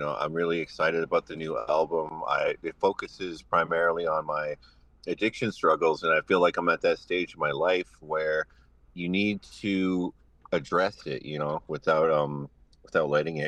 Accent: Osoyoos, British Columbia, Canada; I'm from the Osuyas Indian Band in South Okanagan Valley.

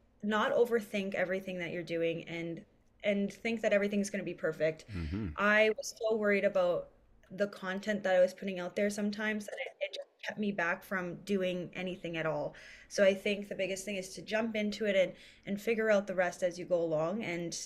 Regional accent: Ontario, Canada; a lot of us people growing up in Northwestern Ontario, just growing up in Canada

